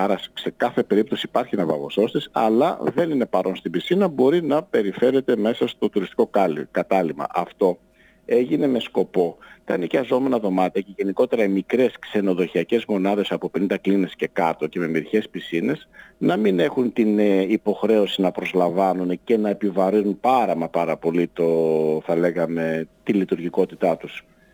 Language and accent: Greek; Greece; Δηλαδή ήταν τραγικό να δεχτώ σαν Έλληνας ότι η χώρα μου είναι σε αυτή την κατηγορία.